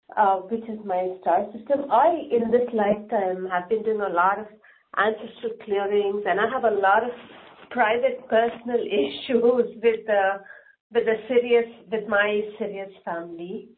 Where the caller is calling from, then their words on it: Finland; English is a second language; I'm calling from Finland.